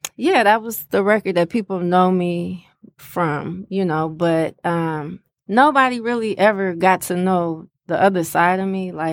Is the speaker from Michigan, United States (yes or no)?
yes; Detroit, Michigan, United States; Okay, well, I'm from Detroit.